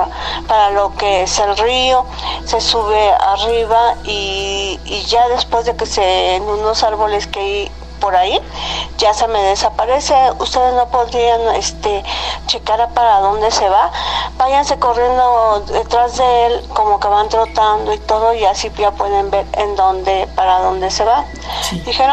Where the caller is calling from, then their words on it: Atizapán, State of Mexico, Mexico; de Atizapán, Estado de México.